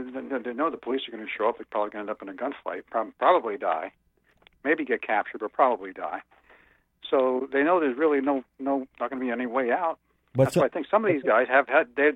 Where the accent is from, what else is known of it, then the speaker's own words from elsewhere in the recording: New Jersey, United States; Last time I talked to you, I remember I'm from New Jersey.